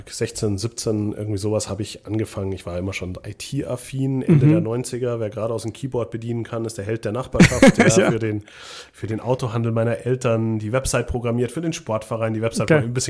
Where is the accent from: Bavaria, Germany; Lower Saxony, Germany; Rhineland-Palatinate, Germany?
Bavaria, Germany; Munich; ich bin in München geboren und mhm. aufgewachsen. Meine Familie kommt aus einem ganz kleinen Dorf in Österreich.